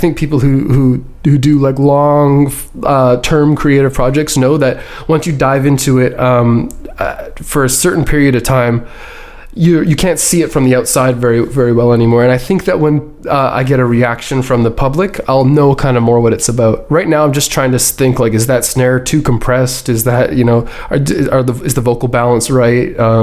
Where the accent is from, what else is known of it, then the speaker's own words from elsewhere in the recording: British Columbia, Canada; now in Montreal, Canada; I grew up in British Columbia, and I moved to Montreal actually to go to McGill.